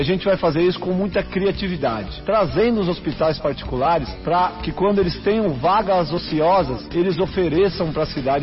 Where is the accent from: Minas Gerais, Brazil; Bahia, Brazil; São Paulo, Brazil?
São Paulo, Brazil; Santo André; tenho 43 anos de idade, sou nascido aqui em Santo André. Fui criado na Vila Guilmar, cresci ali nos campinhos do IAPI jogando bola